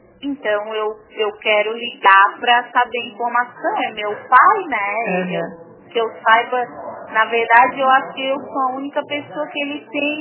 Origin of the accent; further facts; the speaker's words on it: Criciúma, Santa Catarina, Brazil; Eu acho que tu não me conhece, eu sou de Criciúma.